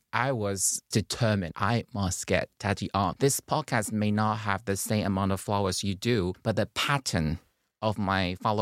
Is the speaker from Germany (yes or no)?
no; Taiwan; I'm from Taiwan. My mom is Taiwanese and my father is Taiwanese.